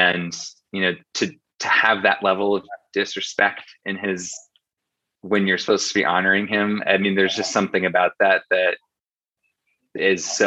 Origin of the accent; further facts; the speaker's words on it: Indiana, United States; what's the number one thing about growing up in Indiana. And for me, it was all about kindness.